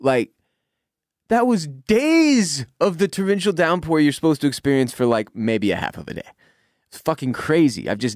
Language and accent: English; Houston, Texas, United States; being Florida people and me growing up in Houston, you know